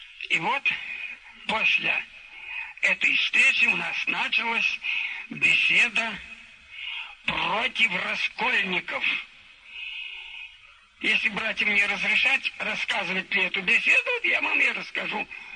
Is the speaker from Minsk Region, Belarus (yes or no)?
yes; Berezino, Minsk Region, Belarus; Я говорю: из Белоруссии, из Березино.